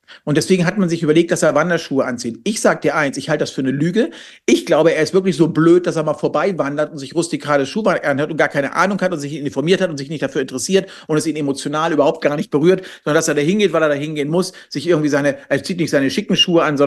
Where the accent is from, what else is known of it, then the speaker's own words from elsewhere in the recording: Hamburg, Germany; in meiner Heimatstadt